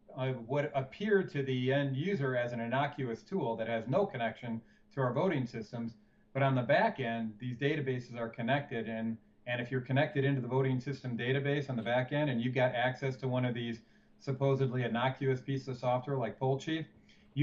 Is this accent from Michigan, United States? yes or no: yes; Michigan, United States; company is one of the top 10 Department of Homeland Security and Department of Defense contractors in my home state of Michigan.